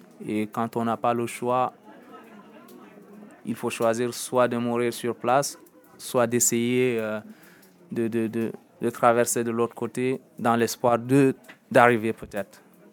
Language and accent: French; Lac, Chad; Si je dis que je suis tchadien, la région où j'ai grandi, c'était au cœur du lac Tchad, entre le Cameroun, le Tchad et le Nigeria.